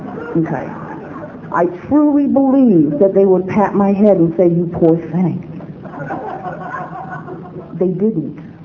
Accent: Cleveland, Ohio, United States; moved away; I am the youngest of seven kids, and I was born in Cleveland, Ohio, in the projects. And I did not know that that was not a place to be from until I moved away.

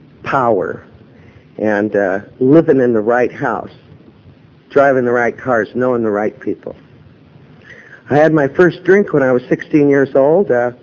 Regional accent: Los Angeles, California, United States; I'm a native Angeleno born and raised in California.

